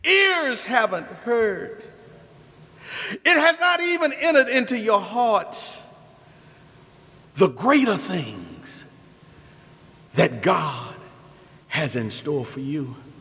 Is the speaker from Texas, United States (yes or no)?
yes; Dallas, Texas, United States; born there; I never wanted to pastor in Dallas, Texas. I was born in Parkland Hospital. I went to school, Wilma Hutchins High School.